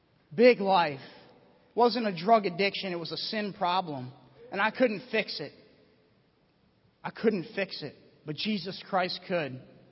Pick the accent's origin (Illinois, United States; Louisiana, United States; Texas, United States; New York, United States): New York, United States; Buffalo; See, I grew up in Buffalo, New York, pretty rough areas, and I didn't know God.